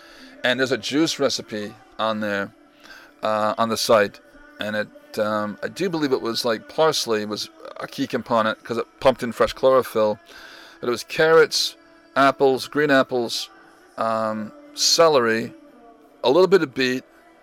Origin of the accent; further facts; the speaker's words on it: Michigan, United States; Because I'm from Michigan. I was born here, but I lived in a lot of places